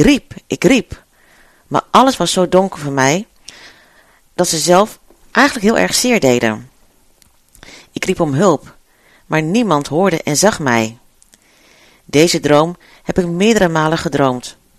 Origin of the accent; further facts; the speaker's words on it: Netherlands; born there; leg maar eens aan kinderen uit dat je gewoon in Nederland geboren bent.